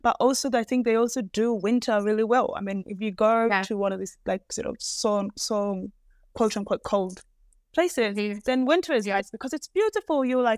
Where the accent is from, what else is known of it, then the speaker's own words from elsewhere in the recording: Melbourne, Victoria, Australia; also born or lived in Canberra; because I used to live in Canberra, but my family was in Melbourne. But I grew up in Melbourne.